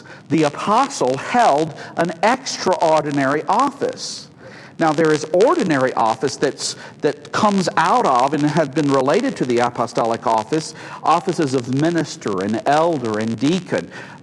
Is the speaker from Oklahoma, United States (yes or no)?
no; Illinois, United States; I mean, I come from Cook County, and that doesn't even sound close to me.